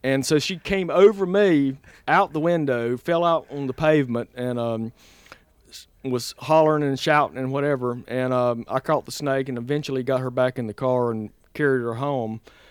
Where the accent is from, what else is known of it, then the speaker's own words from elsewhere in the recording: Southern United States, United States; Well, I don't know being Southern, but just having this, like I say, love of the land and of family, which I think is very Southern, family ties